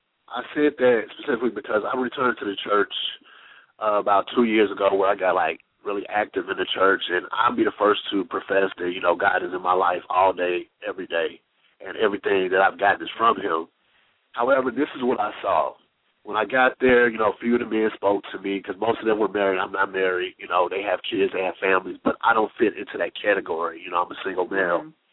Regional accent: Chicago, Illinois, United States; now in Memphis, United States; Yes, I'm down in Memphis. I'm down in Memphis. I'm originally from Chicago, Illinois.

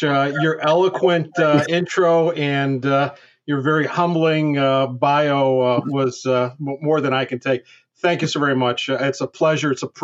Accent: Syracuse, New York, United States; on weekends I was still going to school here, actually in my hometown in Syracuse, and was attending Syracuse University School of Architecture.

